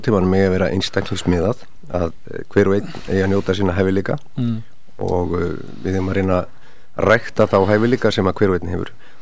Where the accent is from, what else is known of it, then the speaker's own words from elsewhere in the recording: Reykjavík, Capital Region, Iceland; Ég er nú alinn upp í Árbænum og hérna hluti síðan því ég var 12 ára í Vesturbæn.